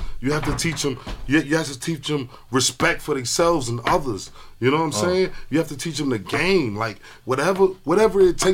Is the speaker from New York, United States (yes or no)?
yes; New York City, New York, United States; I always was brought up on man time from my uncles and them growing up in Brownsville.